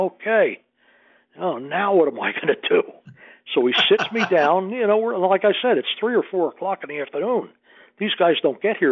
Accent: New Jersey, United States; Because I grew up in New Jersey. We didn't have that.

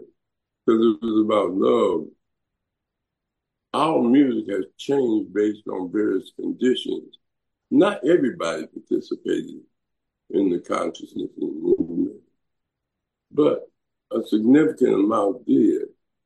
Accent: Compton, California, United States; I, you know, growing up in Watts, Compton, and being a street brother, and then becoming a professor, and being a part of the Black movement

